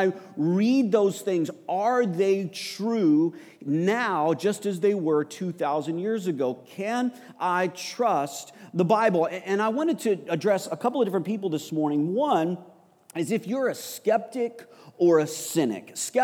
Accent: Texas, United States; now in Canada; I am American. I presume upon your grace. I was born and raised in West Texas area of the United States

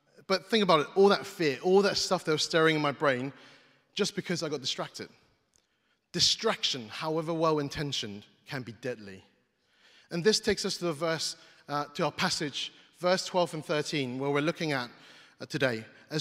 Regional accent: East of England, United Kingdom; I'm from Norfolk. I'm from East Anglia.

